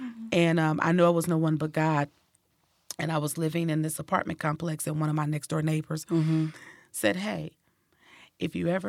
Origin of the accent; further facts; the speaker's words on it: California, United States; No, I'm originally from California.